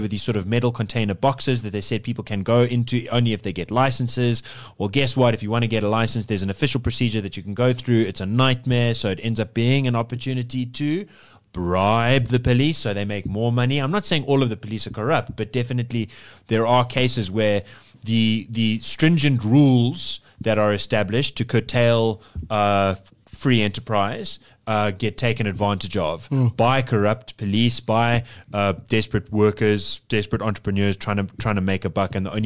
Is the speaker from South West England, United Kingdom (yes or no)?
yes; Yeovil, South West England, United Kingdom; I grew up in Yeovil and I still live there.